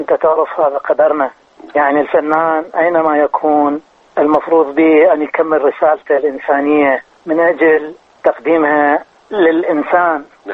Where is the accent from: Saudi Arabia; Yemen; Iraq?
Iraq; Amarah, Maysan; والله أنا من مساعة في العمارة.